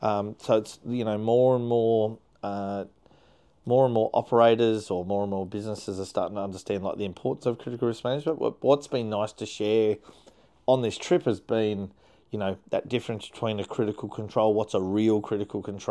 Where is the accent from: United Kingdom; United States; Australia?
Australia; I'm from Australia.